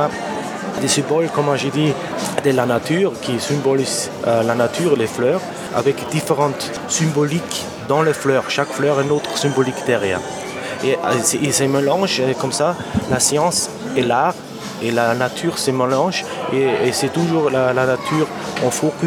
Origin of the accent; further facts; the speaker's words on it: Austria; Et je viens d'Autriche, j'ai fait mes études là-bas, à l'université.